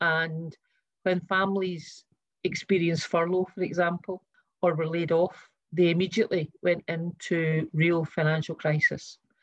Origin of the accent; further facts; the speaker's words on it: Scotland, United Kingdom; I was brought up in West Lothian in a wee mining village.